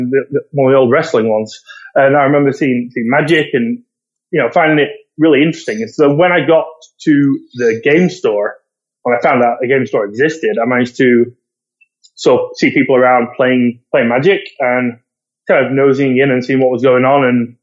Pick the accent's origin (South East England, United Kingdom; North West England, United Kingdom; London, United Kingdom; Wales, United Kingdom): North West England, United Kingdom; Preston; That's right. Yeah, I'm born and raised here. There's university here, but yeah, it's just it's a fairly small town. It's not far from Manchester.